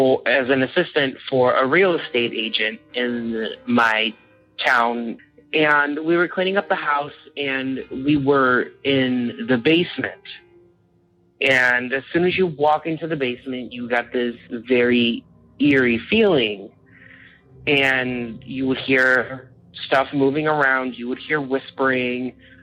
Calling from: Illinois, United States; I'm calling from Illinois.

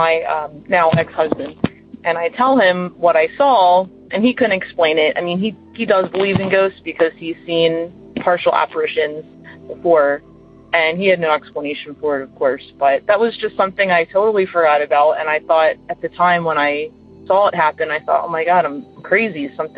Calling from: Reading, Pennsylvania, United States; calling from Reading, Pennsylvania. I have a long commute from Reading to Philadelphia, and at the time I was commuting from Pottstown to Philadelphia down a stretch of road called 422.

